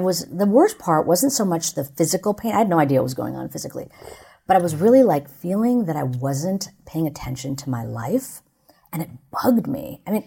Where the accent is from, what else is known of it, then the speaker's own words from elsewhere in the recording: India; And, you know, I'm an Indian woman, so like meditation is not something really new to me.